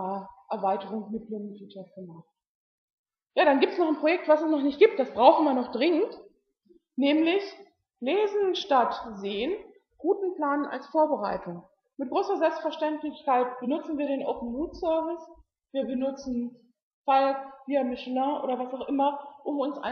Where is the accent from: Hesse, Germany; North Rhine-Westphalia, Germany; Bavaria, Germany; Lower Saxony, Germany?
Lower Saxony, Germany; Hanover; also ich bin nicht aus Marburg, ich bin aus Hannover.